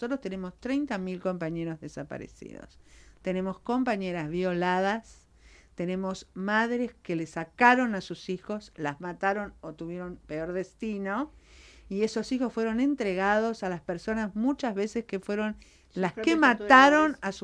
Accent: Argentina; en mi país nosotros denunciamos maltrato y tortura

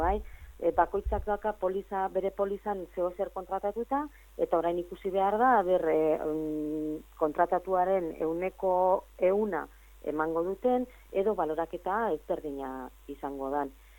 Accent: Trintxerpe, Basque Country, Spain; born there; ni printzerpen jaio nintzen, bai?

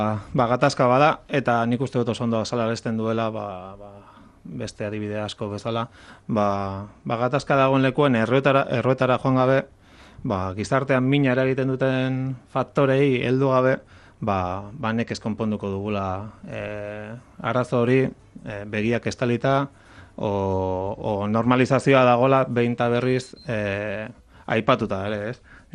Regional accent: Barakaldo, Basque Country, Spain; nire herrian bertan, oso gertutik ezagutzen dugun egoera da, 15.000 pertsona lanik gabe daudela

